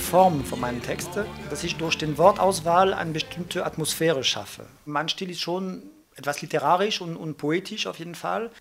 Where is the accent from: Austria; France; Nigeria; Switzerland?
France; German is a second language; now in Aachen, Germany; bin Franzose, gebürtige Franzose mit italienischen Wurzeln und lebe seit fast 20 Jahren in Aachen.